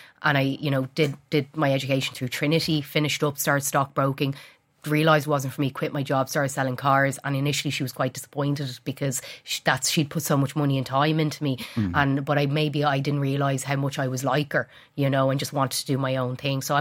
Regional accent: Dublin, Leinster, Ireland; oh, I'm from Dublin

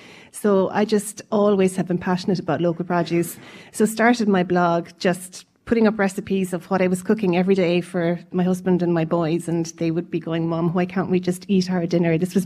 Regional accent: Munster, Ireland; moved away; I think for me, growing up in West Cork, I just had a real sense of local produce, and that's part of who you are.

